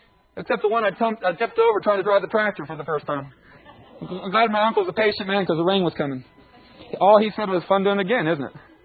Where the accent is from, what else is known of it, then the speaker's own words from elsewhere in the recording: Ohio, United States; But I'm from Ohio. Go talk to Ohio farmers when they want to try to get somebody to make hay.